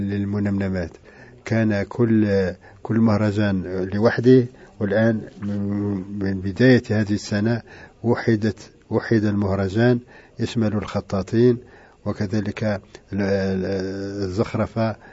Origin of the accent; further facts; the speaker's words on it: Algeria; يعني العلماء الكبار عندنا في الجزائر